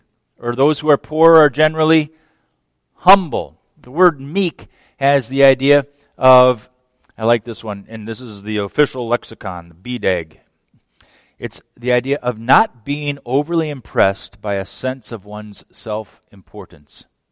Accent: Minnesota, United States; when I was from Minnesota, we had Swedes and Norwegians.

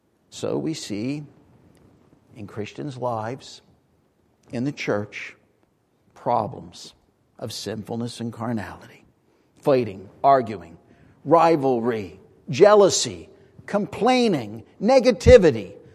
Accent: United States; It's great to be an American. In this country, when I think of being an American, what is it that makes that so special?

